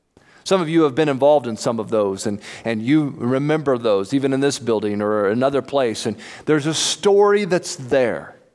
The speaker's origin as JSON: {"language": "English", "town": "Oregon City", "region": "Oregon", "country": "United States", "tie": "born there", "said": "I was born in Oregon City, Oregon."}